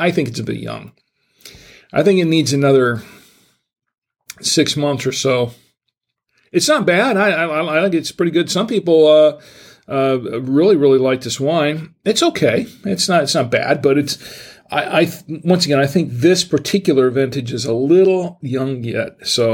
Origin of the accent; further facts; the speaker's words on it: Gainesville, Florida, United States; born there; now in Charlotte, United States; And to be honest, I still think of Florida as my home. I was born in Florida. I was born in born in a hospital in Gainesville, but spent the first 2 years of my life pretty much living on the beach. Flagler Beach